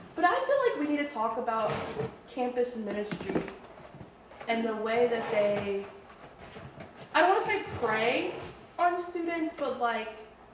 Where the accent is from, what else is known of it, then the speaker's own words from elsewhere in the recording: Mississippi, United States; Yeah, I think I came from a very, like I am from Mississippi, but I came from a very different culture, I guess.